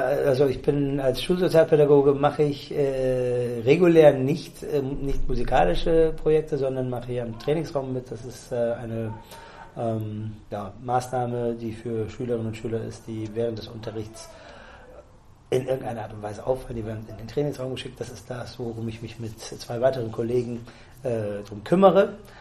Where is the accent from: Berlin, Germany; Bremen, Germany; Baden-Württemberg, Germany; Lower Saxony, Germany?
Bremen, Germany; Ich bin zwar gebürtiger Bremer, aber...